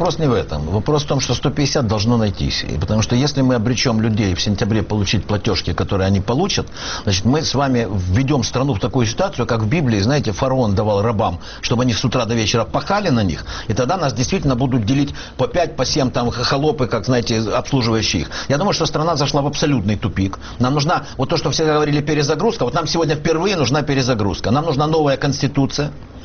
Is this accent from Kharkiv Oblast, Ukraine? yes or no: yes; Kharkiv, Kharkiv Oblast, Ukraine; Да, я рос в Харькове, у меня, может, не такая так чистая яскрава мова, как у Яценюка